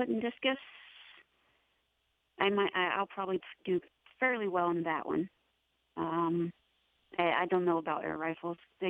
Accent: West Virginia, United States; That growing up in West Virginia, I became resilient.

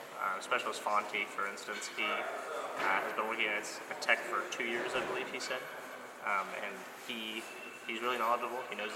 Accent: Illinois, United States; I'm from Illinois.

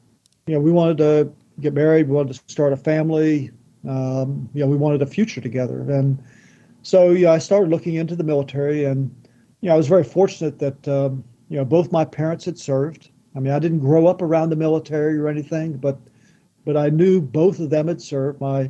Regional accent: Maryland, United States; also born or lived in Annapolis, United States; And I was born down there in Annapolis, just as Dad was getting ready to leave the military service. And then, of course, both of them were from Western Maryland, and so they moved back here to the farm up in Garrett County.

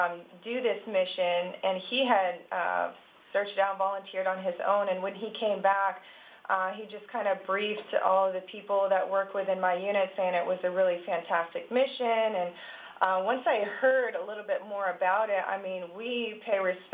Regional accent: Eliot, Maine, United States; I did. I was born and raised there in Elliott. I went to Marshwood High School

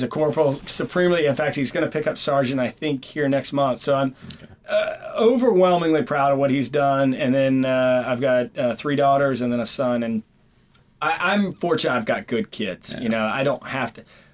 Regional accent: Virginia, United States; My mom lives close by. I mean, I grew up in Stafford County. Yeah. Not a lot of people can say that. I don't think a lot of people claim Stafford County.

